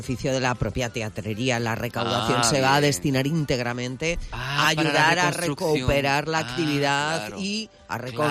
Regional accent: Pontejos, Cantabria, Spain; que estamos hablando de mi pueblo Pontejos.

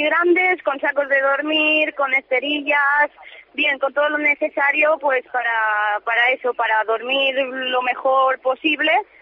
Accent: Ciudad Real, Castilla-La Mancha, Spain; Yo soy de Ciudad Real, sí.

